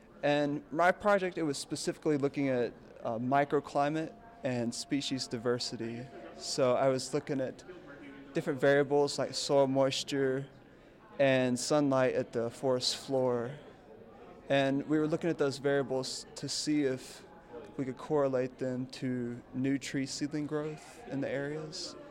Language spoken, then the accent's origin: English; Newton, North Carolina, United States; I'm from Newton, North Carolina, just about an hour east of Asheville, and I'm studying atmospheric sciences.